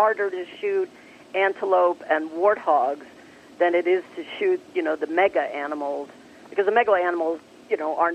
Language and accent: English; New Jersey, United States; help us, we're from New Jersey